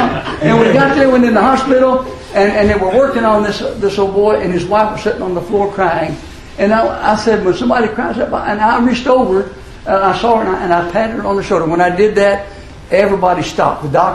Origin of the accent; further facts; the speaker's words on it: Louisville, Kentucky, United States; I grew up in Louisville, Kentucky, and I've been prejudiced my whole life.